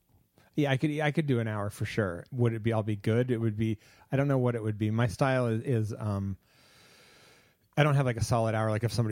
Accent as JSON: {"language": "English", "town": "Seattle", "region": "Washington", "country": "United States", "said": "I am from Seattle. That's where I hail from. My family is from this area and south of here in Mount Angel and the Seattle area."}